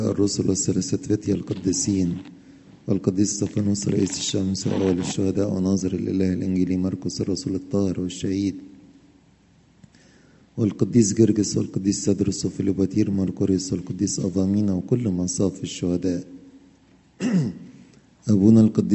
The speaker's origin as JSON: {"language": "Arabic", "country": "Egypt", "said": "يبقوا معتزين ان احنا مصريين وفخورين"}